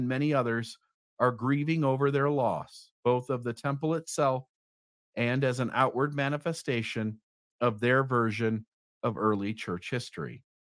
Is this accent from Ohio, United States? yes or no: yes; Sandusky, Ohio, United States; On a personal note, I grew up in Sandusky, Ohio, around an hour and a half drive for me to go to Kirtland